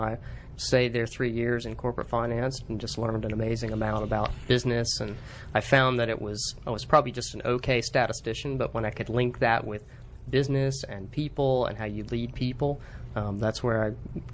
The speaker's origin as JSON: {"language": "English", "town": "Greenville", "region": "South Carolina", "country": "United States", "said": "I'm from Greenville, South Carolina."}